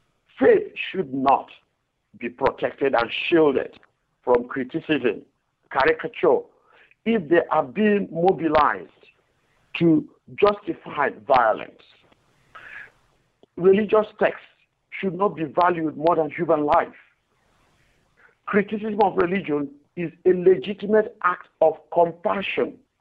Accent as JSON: {"language": "English", "country": "Nigeria", "said": "we are seeing it not just in Nigeria, that's my home country."}